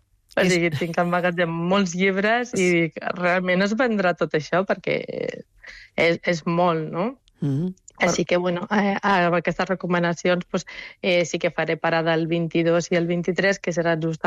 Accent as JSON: {"language": "Catalan", "country": "Bulgaria", "moved": "yes", "lives_now": "Barcelona, Spain", "said": "Jo soc búlgara, però ja porto 24 anys vivint a Barcelona i bueno, soc més d'aquí que d'allà."}